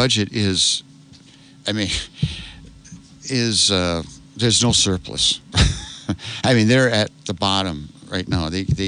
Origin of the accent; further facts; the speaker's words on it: Eau Claire, Wisconsin, United States; Eau Claire, I'm from the Eau Claire area, and I looked up Eau Claire Memorial, my alma mater.